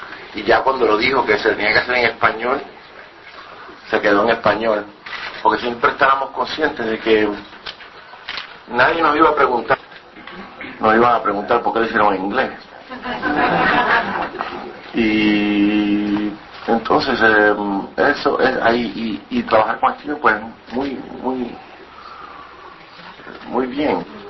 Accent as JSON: {"language": "Spanish", "country": "Puerto Rico", "tie": "born or raised there", "said": "cuando yo estaba creciendo en Puerto Rico no se jugaba mucho el fútbol"}